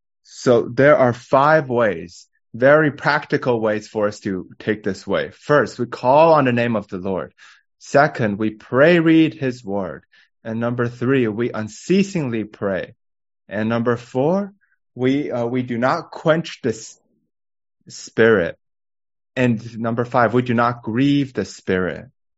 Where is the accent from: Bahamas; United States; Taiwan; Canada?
Taiwan; I'm from Taiwan, and in Taiwan we have a high-speed railroad, a high-speed highway.